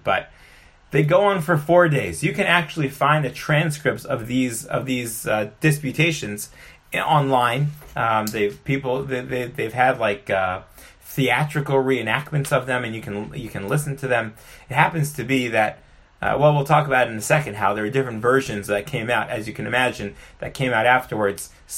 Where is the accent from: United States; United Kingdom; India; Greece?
United States; Baltimore, Maryland; But when I grew up in Baltimore, there were plenty of missionaries to go around